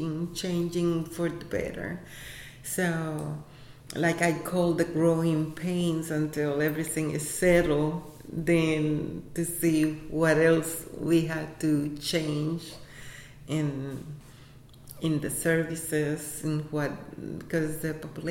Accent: Puerto Rico; first language Spanish; English is a second language; also born or lived in New York, United States; I was born in New York, and I don't know New York. My parents, they both met in New York, both of them from Puerto Rico. And before I turned two, they moved back to the island. So I grew up in the island. So actually, my main language is Spanish.

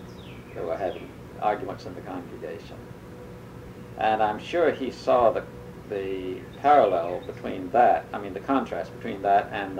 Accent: Winston-Salem, North Carolina, United States; born there; I was born in Winston-Salem, North Carolina, in July the 1st, 1916.

